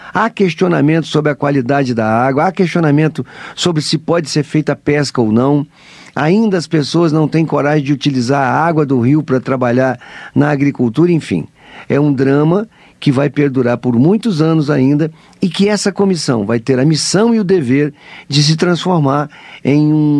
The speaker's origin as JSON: {"language": "Portuguese", "town": "Colatina", "region": "Espírito Santo", "country": "Brazil", "said": "Eu sou da cidade de Colatina, minha cidade tomou uma flechada no coração"}